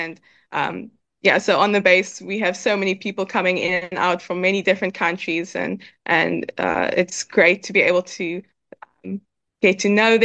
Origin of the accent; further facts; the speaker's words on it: South Africa; we are South African missionaries in South Africa